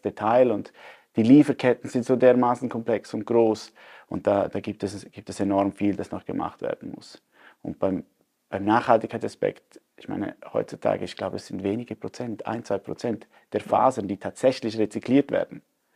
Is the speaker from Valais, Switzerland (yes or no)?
no; Graubünden, Switzerland; Und wir haben 10, 12 Jahre in Zürich gelebt. Und wenn du in Zürich lebst als Bündner, dann bist du der Bergler.